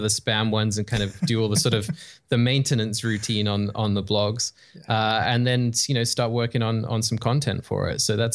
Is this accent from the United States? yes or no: no; England, United Kingdom; accent: weird in-between accent; moved away as an adult; now in Canada; I'm from England originally, and I've been in Canada for 10 or 12 years now. So I have this kind of weird accent that hovers somewhere in between that people can't quite place.